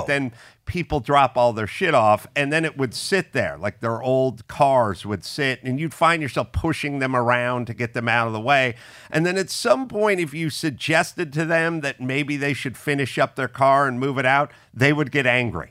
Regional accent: San Fernando Valley, California, United States; I grew up in the San Fernando Valley.

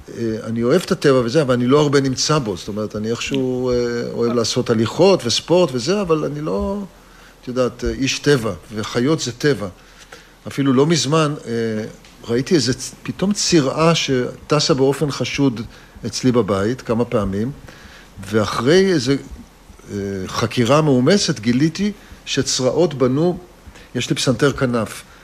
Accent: Tel Aviv, Tel Aviv District, Israel; אני גדלתי בעיר, בתל אביב, אני כל חיי בתל אביב

